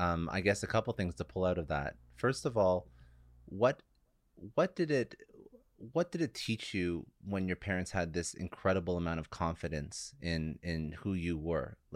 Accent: Canada; I'll take a hockey analogy because I'm Canadian.

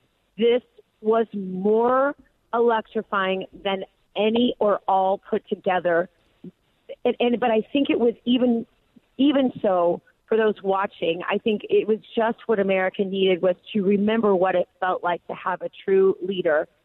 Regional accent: United States; I just mean pleased as an American.

